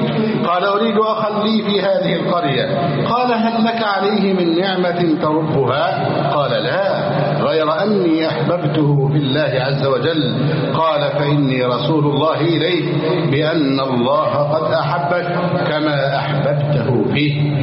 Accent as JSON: {"language": "Arabic", "country": "Egypt"}